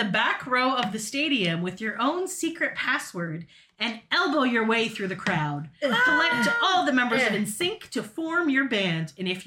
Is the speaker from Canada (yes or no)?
yes; Canada; It is the bilingual version because we're from Canada.